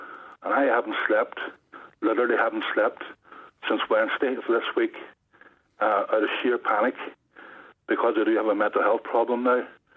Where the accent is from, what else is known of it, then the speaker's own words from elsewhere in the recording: Strabane, Northern Ireland, United Kingdom; I'm originally from Strabane, but I worked in Armagh for 26 years as a social worker, child protection social worker.